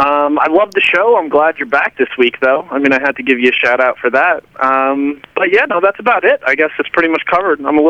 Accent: Bushwick, New York, United States; I'm from Bushwick, actually, right around the Mad Max zone out by where you guys are.

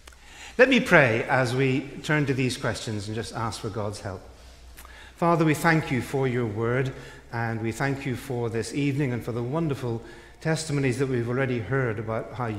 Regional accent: Belfast, Northern Ireland, United Kingdom; now in London, United Kingdom; I'm from Northern Ireland originally, from the city of Belfast. That's my home city. But I now live in London

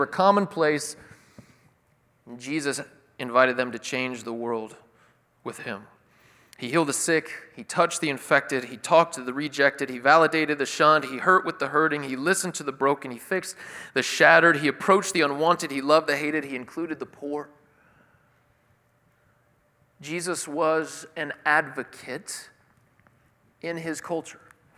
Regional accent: Tennessee, United States; See, I grew up in East Tennessee. I grew up in a small town, Confederate flags flying everywhere.

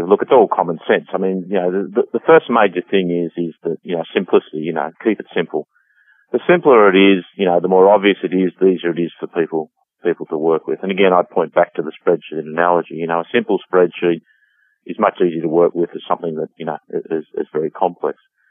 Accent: Australia; accent: Australian; Yes, good morning. I hope you can all understand my accent from this side of the world.

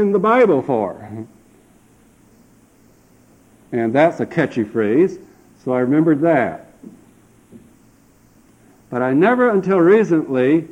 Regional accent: Elmont, Michigan, United States; Brother Lowdy coming up to my hometown in Elmont, Michigan, in the summer and giving talks.

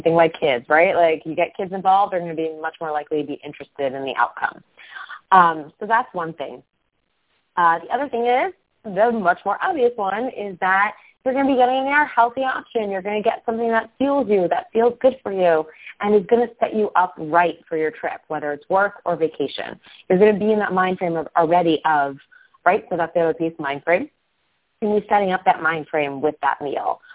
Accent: New York, United States; I grew up with it on Long Island at the Walt Whitman Mall

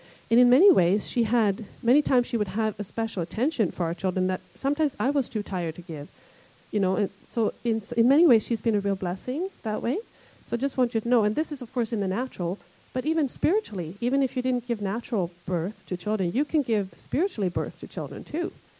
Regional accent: Sweden; now in Canada; I grew up in Sweden, so we lived in Sweden, and then I came over here

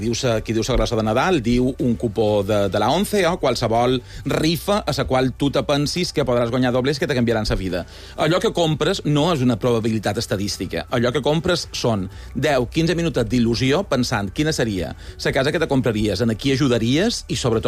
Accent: Palma, Balearic Islands, Spain; des que m'he mudat no és el meu mercat, jo som de Pere Grau

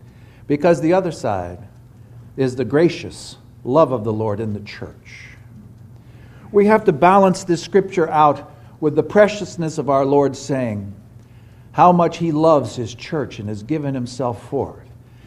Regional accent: New York City, New York, United States; our dear brother Kit had to go up to New York, my hometown, just to get down here.

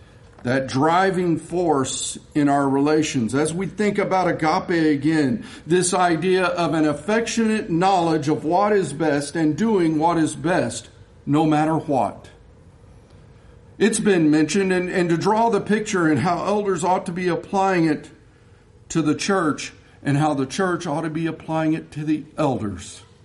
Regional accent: Texas, United States; I love Dr. Pepper. I grew up in Texas.

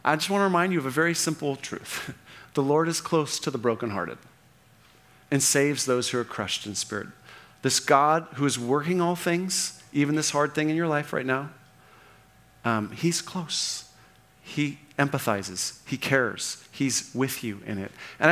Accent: California, United States; I grew up in Orange County and I've got these great friends.

